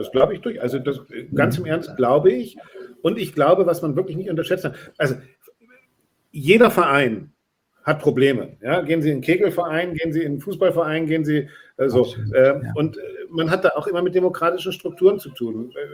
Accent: Bremen, Germany; der Wagner-Verband in meiner Heimatstadt natürlich, Wagner-Verband Bremen.

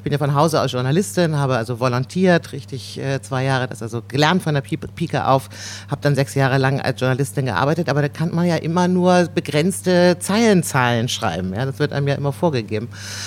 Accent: Bremen, Germany; moved away; meiner Jugend in Bremen und den 80er Jahren, als ich nach Berlin kam

